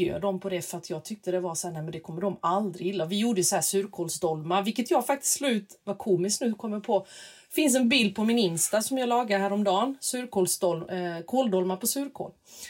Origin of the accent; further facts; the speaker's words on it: Småland, Sweden; born there; För jag är ju född i Småland, men mina föräldrar är från Balkan, från Makedonien.